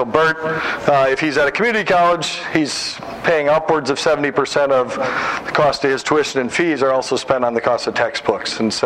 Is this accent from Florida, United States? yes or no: no; Minnesota, United States; First off, welcome to my home state. I'm a Minnesotan, so grew up about 50 miles south of here.